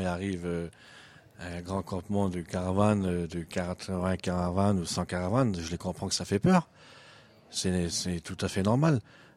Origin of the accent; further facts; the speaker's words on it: France; On est des êtres humains comme les autres, on est français à la base en plus.